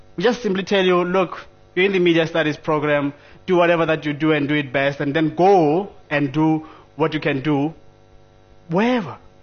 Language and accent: English; Limpopo, South Africa; You go there like … so I come from Limpopo.